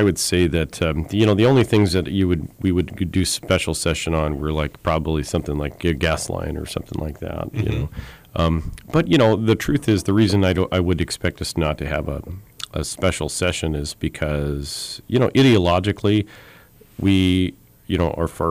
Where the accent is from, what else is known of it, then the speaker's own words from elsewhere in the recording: Washington, United States; I mean, I grew up in Seattle suburbs, so I'm kind of used to the gloomy gray, you know?